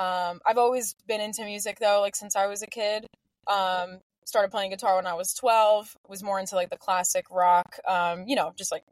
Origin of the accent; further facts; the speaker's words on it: New York, United States; yeah, like I'm 16 and I play guitar and I'm from New York.